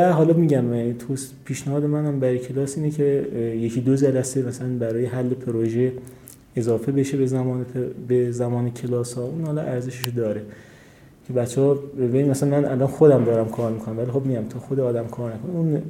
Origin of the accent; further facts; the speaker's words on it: Shiraz, Fars, Iran; من از شیراز میام.